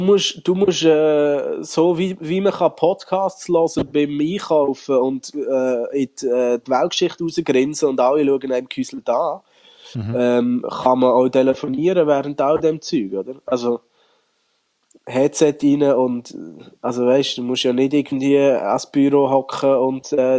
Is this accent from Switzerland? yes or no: yes; Switzerland; was relativ schräg ist als Schweizer